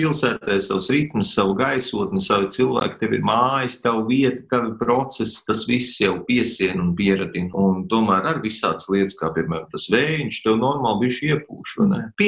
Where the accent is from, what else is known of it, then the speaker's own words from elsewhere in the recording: Cēsis, Cēsis Municipality, Latvia; now in Liepāja, Latvia; Nu, es esmu no Cēsīm